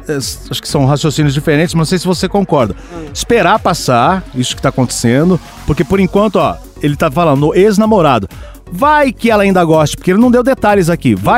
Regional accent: Recife, Pernambuco, Brazil; E sou de Recife.

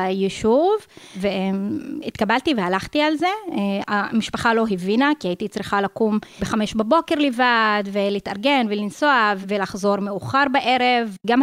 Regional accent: Kafr Qara, Haifa District, Israel; בכפר קרה, בוואדי ערה. יש לי עוד 5 אחים וחיות, אנחנו 6 במשפחה, ואני באמצע, השלישית.

